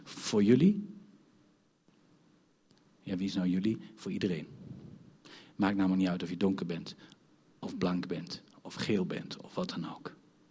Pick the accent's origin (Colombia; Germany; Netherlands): Netherlands; ik ben een Makamba. Ja, ik ben een Nederlander. En misschien mag ik dat zeggen als gelovige.